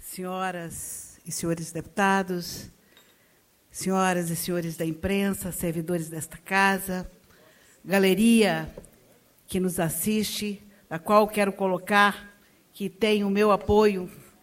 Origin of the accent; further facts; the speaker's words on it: Patos de Minas, Minas Gerais, Brazil; born there; o município onde eu nasci, Patos de Minas